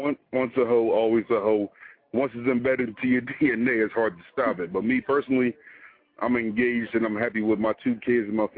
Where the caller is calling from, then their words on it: Philadelphia, Pennsylvania, United States; Yeah, I'm calling from South Philly.